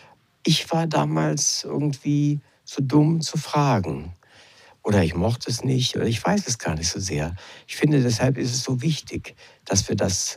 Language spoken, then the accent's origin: German; Lower Saxony, Germany; Ich wollte gerade die Entschuldigung als Niedersachse anbringen, dass ich mein Bestes getan habe.